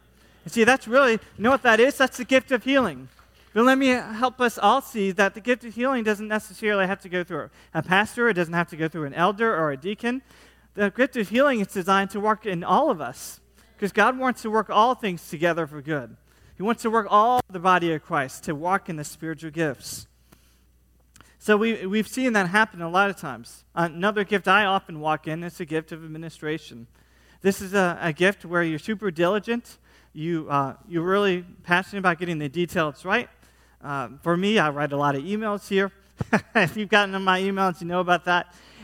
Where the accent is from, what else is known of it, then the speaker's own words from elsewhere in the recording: United States; You know, I'm from the United States. I think I know a little bit about English.